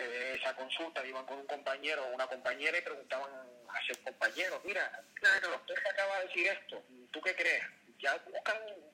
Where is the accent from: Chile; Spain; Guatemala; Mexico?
Spain; Canary Islands; born there; es un nombre hindú, mi padre son hindúes, yo nací en Tenerife